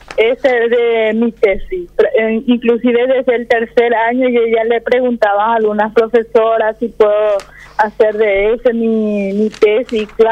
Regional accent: Puerto Casado, Alto Paraguay, Paraguay; born or raised there; also born or lived in Filadelfia

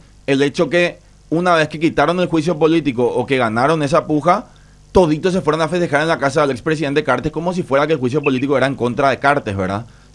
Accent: Paraguay; a mí personalmente como paraguayo

